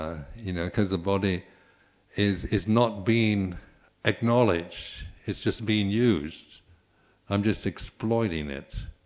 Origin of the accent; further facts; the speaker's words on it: United States; I'm from the States